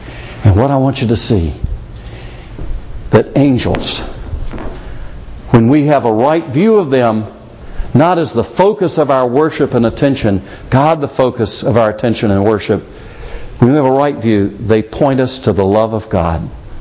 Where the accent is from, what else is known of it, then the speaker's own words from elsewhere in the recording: South Carolina, United States; I was raised on the Atlantic Ocean in South Carolina. I've been out in the sea.